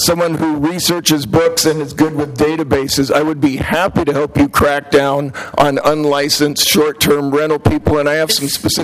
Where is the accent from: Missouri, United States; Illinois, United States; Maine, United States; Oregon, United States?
Oregon, United States; Portland; I was born in Portland, and I've lived in Northwest Portland basically my whole life.